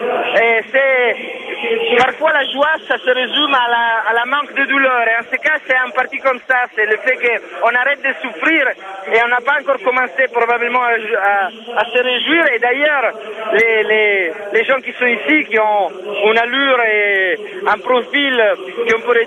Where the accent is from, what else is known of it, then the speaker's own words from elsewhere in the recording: France; moi je viens de France, j'étais en France encore il y a deux jours